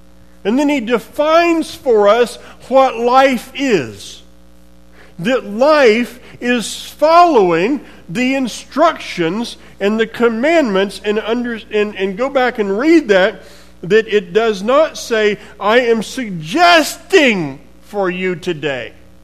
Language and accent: English; the South, United States; I grew up in the South, not knowing that a football and a baseball and a golf ball existed.